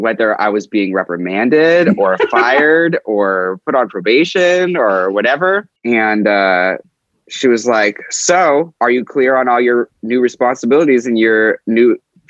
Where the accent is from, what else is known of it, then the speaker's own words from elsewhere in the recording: Seattle, Washington, United States; I grew up in Seattle and I was not a wild kid.